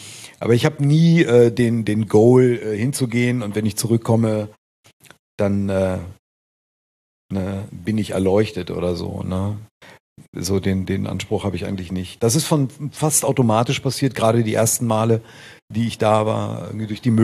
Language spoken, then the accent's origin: German; Italy; German is a second language; now in Germany; Ich bin Italiener, lebe in Deutschland, fahre nach Japan und mache dann japanische Tätowierungen auf Japaner